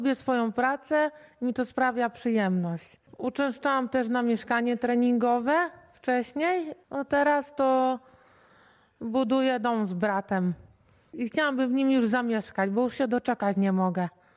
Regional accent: Rzeszów, Subcarpathian Voivodeship, Poland; pochodzę z Rzeszowa.

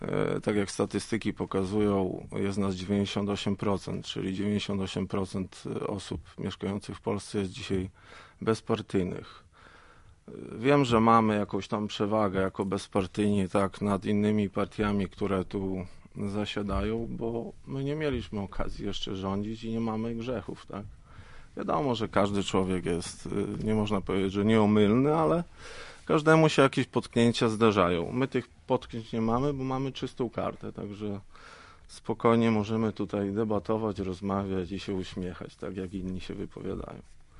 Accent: Jarosław, Subcarpathian Voivodeship, Poland; born there; Ja urodziłem się w Jarosławiu i do dzisiejszego dnia mieszkam w Jarosławiu.

